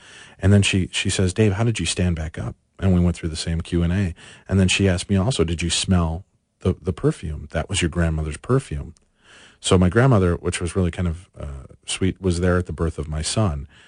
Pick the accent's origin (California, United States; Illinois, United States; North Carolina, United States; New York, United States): Illinois, United States; Medina; Growing up, I grew up in Medina, Illinois. And a nice suburb, nice little, you know … type of suburb.